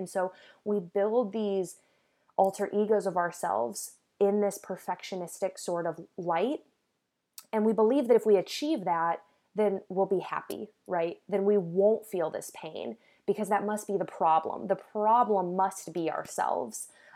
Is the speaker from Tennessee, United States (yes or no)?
no; Illinois, United States; I was across the country. I'm from Illinois. So I was across the country in Washington, D.C.